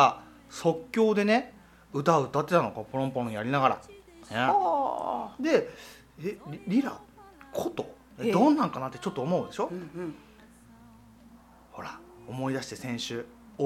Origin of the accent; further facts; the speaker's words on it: Hokkaido, Japan; born there; now in Osaka, Japan; 北海道生まれ、大阪歴12年、歯科技工をなりわいに、お酒と料理をこよなく愛するプロキッチンドランカー。